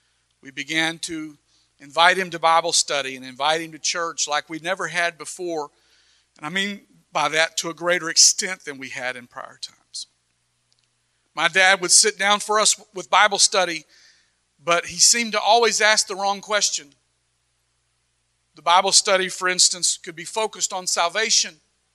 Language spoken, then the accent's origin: English; the South, United States; even though I wasn't from the East. I was from the South, but it rhymed.